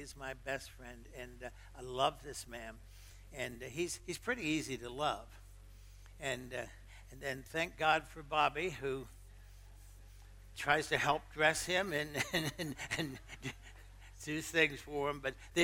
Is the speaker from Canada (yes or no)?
yes; Canada; We are from Canada, and we're snowbirds.